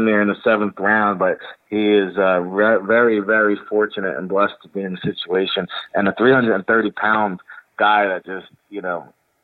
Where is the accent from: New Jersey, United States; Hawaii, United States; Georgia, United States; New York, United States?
New Jersey, United States; Yeah, you know, growing up in Jersey, believe it or not, babe, I was a big Elway guy.